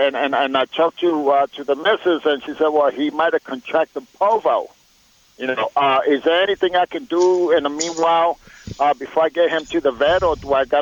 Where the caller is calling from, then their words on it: Springfield, Missouri, United States; Springfield, Missouri.